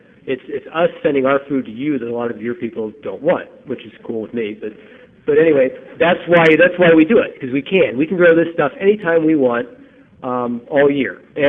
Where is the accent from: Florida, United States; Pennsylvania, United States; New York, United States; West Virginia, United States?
Pennsylvania, United States; also born or lived in Midwest; I mean, I grew up in Pennsylvania, and I spent a lot of time in the Midwest, and I moved here, and it was like I moved to another planet.